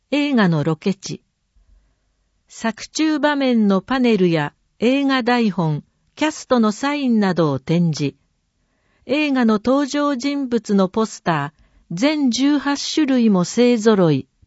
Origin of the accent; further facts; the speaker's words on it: Saitama, Japan; 埼玉はいつまでも僕のふるさとですから。